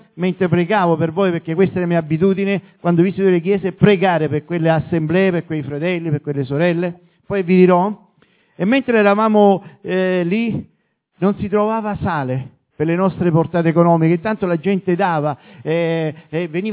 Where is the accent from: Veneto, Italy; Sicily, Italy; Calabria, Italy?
Sicily, Italy; moved away as an adult; Noi siamo della Sicilia, dal 1986 però che sono in Toscana, sono venuto qui per motivi di lavoro, di servizio, ora sono in pensione